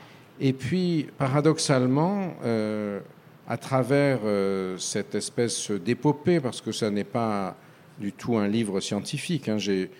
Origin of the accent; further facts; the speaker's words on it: France; born there; je suis né en France, c'est ma langue maternelle est le français